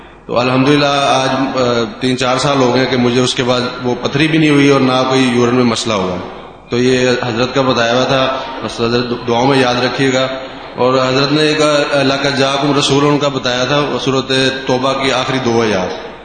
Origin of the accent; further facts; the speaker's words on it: Lahore, Punjab, Pakistan; میں green town Lahore سے ہوں.